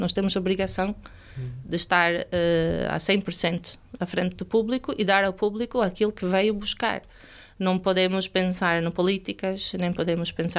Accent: Portugal; Eu digo nossa porque também sou portuguesa.

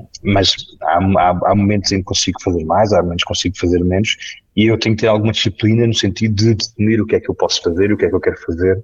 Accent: Porto Alegre, Rio Grande do Sul, Brazil; now in Portugal; Olha, eu sou de Porto Alegre, vivo no Alentejo

